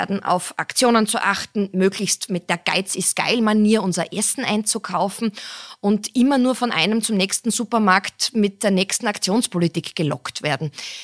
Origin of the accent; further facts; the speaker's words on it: Styria, Austria; Und ich bin selber in der Steiermark aufgewachsen und habe dadurch einfach auch sehr viel Nähe zu diesen ländlichen Produzenten immer gehabt, eigentlich von Kind weg.